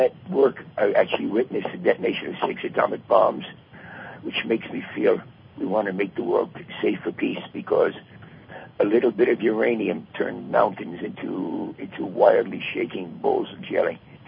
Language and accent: English; United States; now in Israel; I live in Israel now, but I was raised in the States